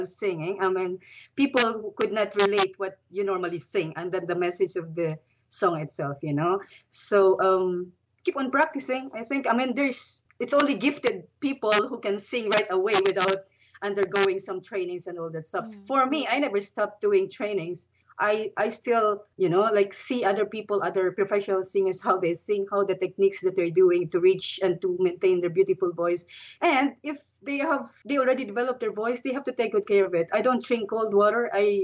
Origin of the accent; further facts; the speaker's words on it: Philippines; now in Australia; Well, for me, personally, I'm proud to be a Filipino, and I will die as a Filipino.